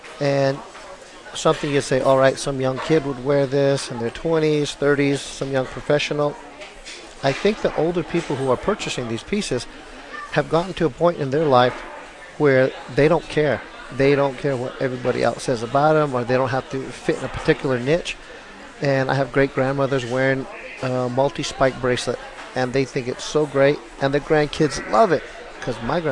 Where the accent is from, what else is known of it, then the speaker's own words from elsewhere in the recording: United States; Yes, I'm Navajo, and that's where I grew up on the Navajo Reservation.